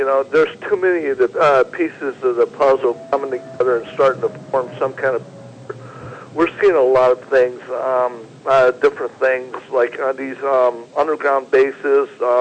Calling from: Phoenix, Arizona, United States; calling from Phoenix.

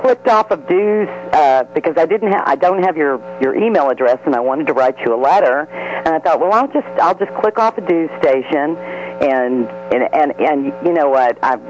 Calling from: Houston, Texas, United States; I'm calling from Houston, Texas.

